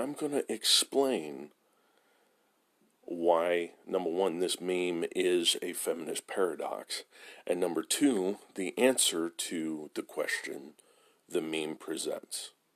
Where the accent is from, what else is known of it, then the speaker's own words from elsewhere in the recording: San Diego, California, United States; I did move back to California. I grew up in San Diego originally. I'm back in San Diego because of family. I needed to move back. So I am in SoCal from now on